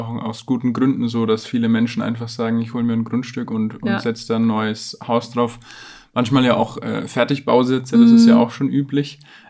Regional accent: Bavaria, Germany; Ich bin in der Fränkischen Schweiz groß geworden, auch nicht so weit von hier, 2 Stunden.

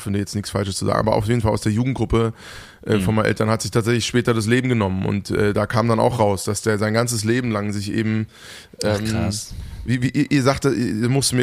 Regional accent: Hesse, Germany; Ich bin bei Frankfurt aufgewachsen.

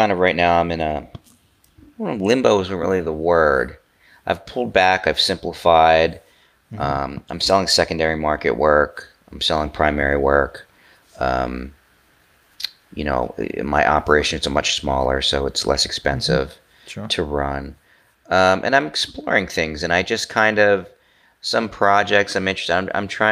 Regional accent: United States; it's not like you're German, I'm an American.

